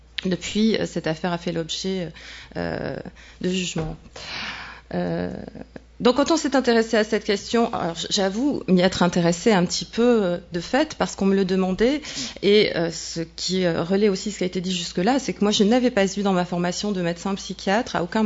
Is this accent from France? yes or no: yes; Bordeaux, Nouvelle-Aquitaine, France; je suis psychiatre. Je suis devenue de Bordeaux.